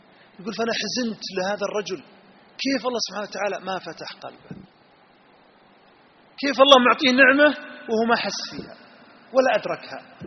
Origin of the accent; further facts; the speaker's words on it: Saudi Arabia; أنا من السعودية